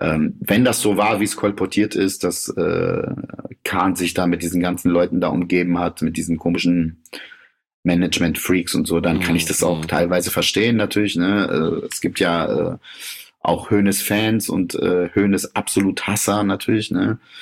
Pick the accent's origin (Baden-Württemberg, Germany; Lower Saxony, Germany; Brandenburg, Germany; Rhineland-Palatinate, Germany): Lower Saxony, Germany; Bad Pyrmont; Ausländerkind einfach aufwächst, so. Außer du hast wirklich einen geilen Verein in deiner Stadt, so, ne? Bei uns in Bad Pyrmont